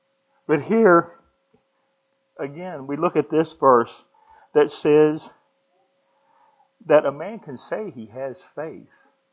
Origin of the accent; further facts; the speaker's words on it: Maryland, United States; I'm not from Oklahoma. I'm from Maryland. A little country church. My dad was a preacher. All of his friends were preachers. Little small church.